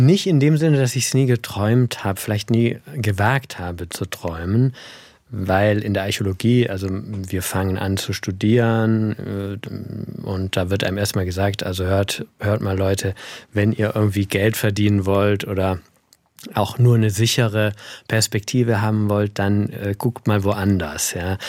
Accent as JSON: {"language": "German", "region": "Baden-Württemberg", "country": "Germany", "tie": "born or raised there", "moved": "yes", "said": "ich lebe irgendwie zwischen diesen beiden Welten, groß geworden in Oberschwaben und dann raus in die Welt, über Berlin, wo ich studiert habe, Bonn, Italien."}